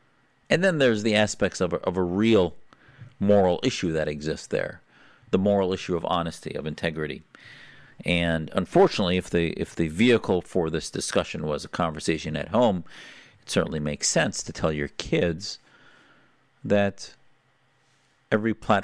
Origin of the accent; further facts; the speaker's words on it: United States; So little fetwas online, I think, as an American that are hypocritical and, in fact, hilarious.